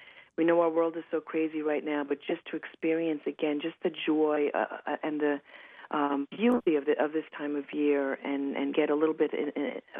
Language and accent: English; New York, United States; born there; but born in New York of Irish parents